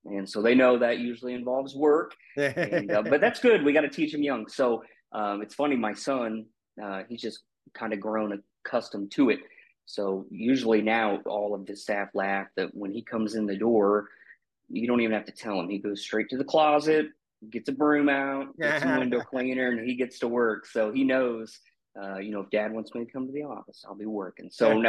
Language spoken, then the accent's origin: English; West Virginia, United States; I'm from West Virginia, and my favorite place to go back is, West Virginia.